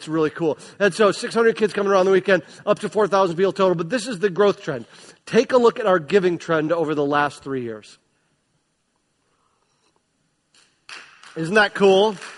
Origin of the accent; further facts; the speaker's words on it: Michigan, United States; whenever people find out I'm from Michigan, they say, oh, yeah, how's that going?